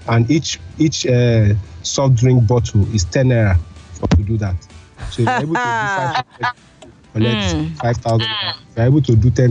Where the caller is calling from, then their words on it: United Kingdom; Yeah, I'm calling you from the UK.